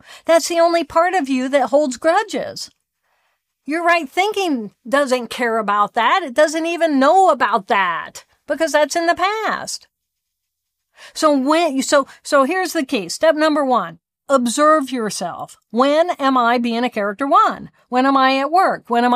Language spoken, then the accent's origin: English; Indiana, United States; I come from Indiana. Everybody plays basketball.